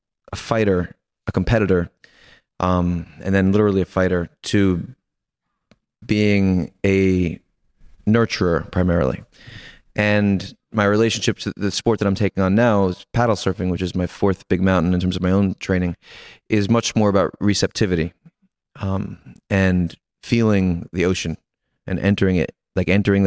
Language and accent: English; New York, United States; I love New York. I'm a New Yorker. I love this city